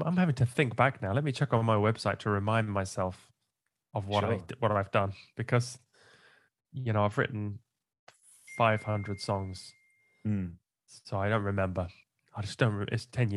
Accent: United Kingdom; because I'm British and I need a tea every time

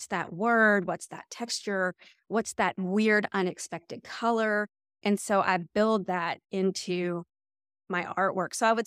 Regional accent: Texas, United States; now in Tampa, United States; So I grew up in Texas. You'll see actually a lot of that in some of the weird sayings that I have.

